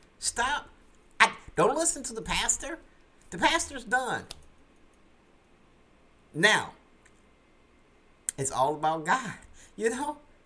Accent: United States; First up is USA, United States, my home country.

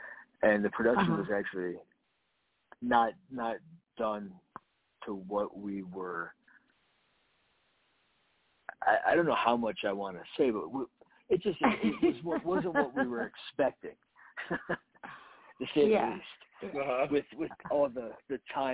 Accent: Florida, United States; I grew up in South Florida, so just my entire family is from the Ohio area.

